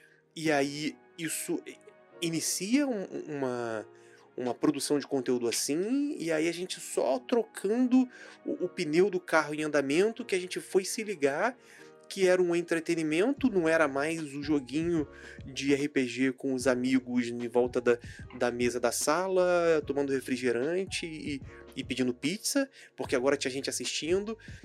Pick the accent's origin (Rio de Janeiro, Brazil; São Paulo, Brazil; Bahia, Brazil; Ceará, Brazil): Rio de Janeiro, Brazil; eu e o Bruce somos aqui do Rio de Janeiro